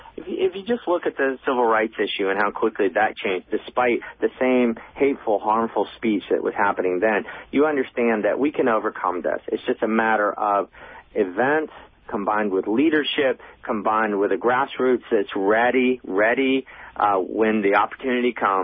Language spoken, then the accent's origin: English; Memphis, Tennessee, United States; also born or lived in Georgia; I was born in Memphis in 1962, grew up in Tennessee and Georgia.